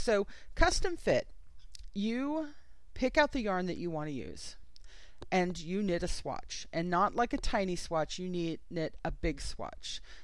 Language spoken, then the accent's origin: English; California, United States; I'm born and raised in California, but I lived in a house that had an aluminum roof